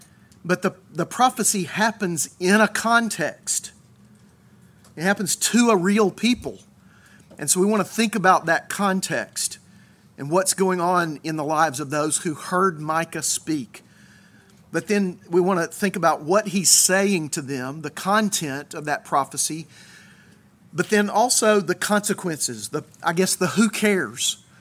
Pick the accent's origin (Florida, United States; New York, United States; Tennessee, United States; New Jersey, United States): Tennessee, United States; the house where I grew up in East Tennessee is one of those places for me. That's the place where we moved in when I was just 4 years old, and lived there until I went to college